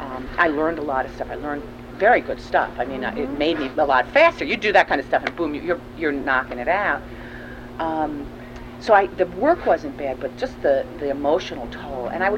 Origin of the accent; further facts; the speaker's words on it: New York, United States; And I come from an activist kind of background. I grew up Jewish in New York